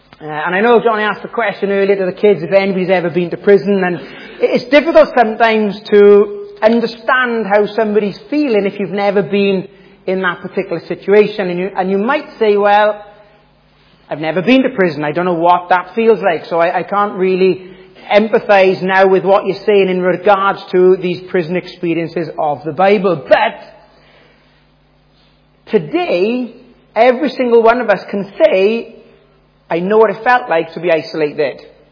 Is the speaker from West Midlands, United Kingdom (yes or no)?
no; Wales, United Kingdom; But I am from Wales.